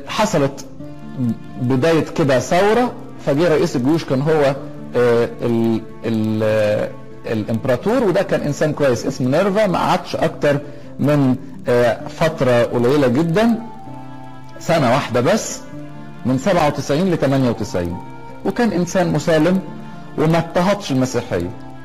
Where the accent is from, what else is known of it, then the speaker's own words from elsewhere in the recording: Egypt; عسكر عندنا في مصر قديمة